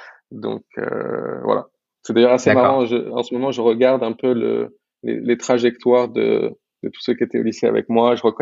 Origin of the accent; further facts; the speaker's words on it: Paris, Île-de-France, France; Alors, grandi à Paris, né à Paris également